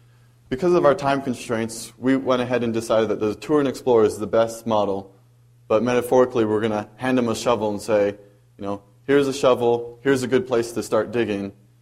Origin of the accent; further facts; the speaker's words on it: Hawaii, United States; Fortunately for me, I'm from Hawaii, and Hawaii's district just rolled out, and so I have a whole bunch of victims back at home that I can bug to test and to get it working.